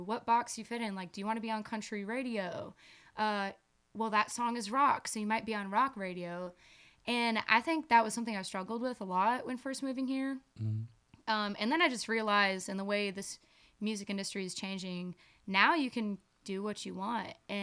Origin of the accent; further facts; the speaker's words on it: Alva, Florida, United States; Anyway, so I'm from Alva, which is inland of Fort Myers.